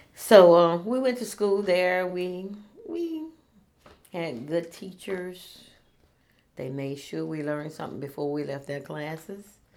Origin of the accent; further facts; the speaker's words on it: Princeville, North Carolina, United States; born there; I was born in Princeville, North Carolina on March the 17th, 1950.